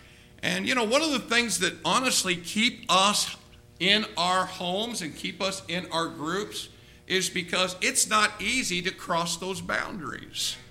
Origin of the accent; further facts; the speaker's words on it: Indiana, United States; even though we are basically from Southern Indiana, same part